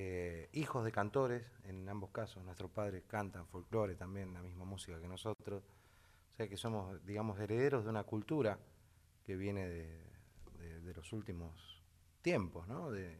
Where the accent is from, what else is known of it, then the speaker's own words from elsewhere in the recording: Avellaneda, Buenos Aires Province, Argentina; born there; yo soy nacido acá en Buenos Aires, de Avellaneda